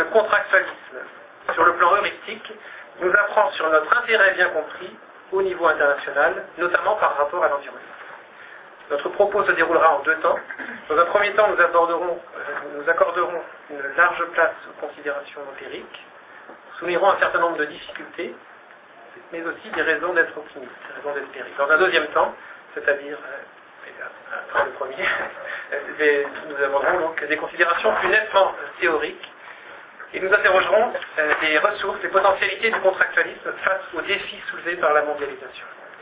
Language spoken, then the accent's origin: French; France; accent: French; je le dis en anglais avec mon accent français